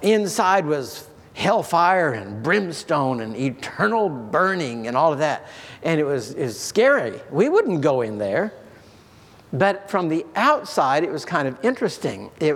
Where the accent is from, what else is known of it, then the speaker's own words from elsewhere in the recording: Mississippi, United States; You know, I was raised in the Bible Belt. Next to our house was a little country store in Mississippi, and next to that was a little country church.